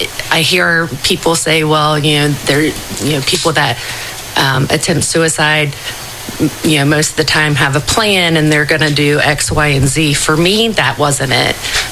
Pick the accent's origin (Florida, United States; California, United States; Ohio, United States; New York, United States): Ohio, United States; I'm from Dark County.